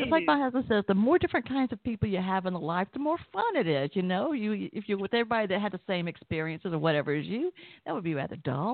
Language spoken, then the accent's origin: English; Atlanta, Georgia, United States; You can probably tell I'm from Atlanta. I know you heard me first and thought, what, New York?